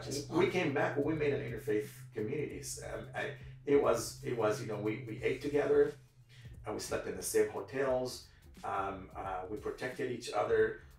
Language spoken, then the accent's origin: English; Palestine; Here I go to my grandfather's house, because I told you I'm from Palestine